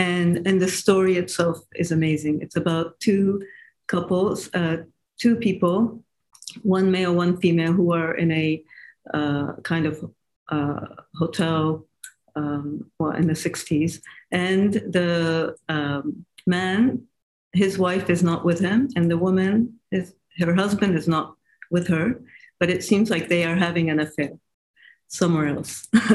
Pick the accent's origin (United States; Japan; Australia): Japan; I grew up in Asia and Japan. And so for me, you know, having that Asian culture, it's very attractive for me.